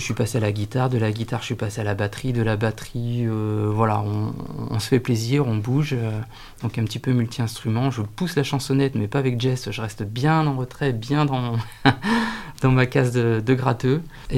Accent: Ermenonville, Hauts-de-France, France; Alors, moi, je viens d'Ermenonville. Et effectivement, j'ai fait toute ma scolarité également sur le secteur de Nanteuil-le-Haudouin, Crépy-en-Valois

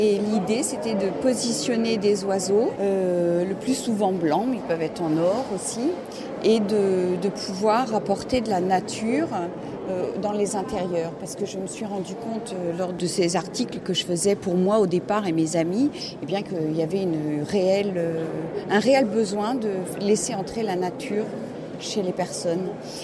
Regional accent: Centre-Val de Loire, France; Oui, je suis du Loir-et-Cher, à côté de Vendôme.

